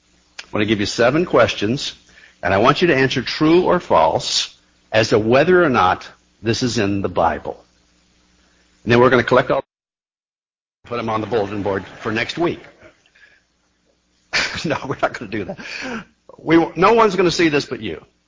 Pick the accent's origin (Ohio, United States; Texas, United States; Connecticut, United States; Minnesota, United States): Ohio, United States; I grew up in Ohio. I don't know whether any of you grew up in Ohio or not. I was a Cincinnati Reds fan.